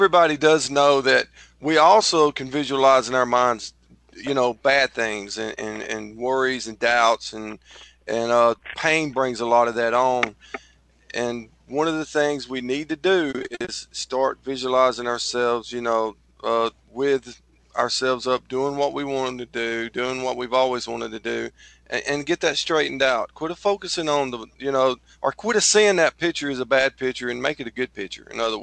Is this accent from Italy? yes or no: yes; Rome, Lazio, Italy; Yeah, I'm from Rome, so we know it here in Rome.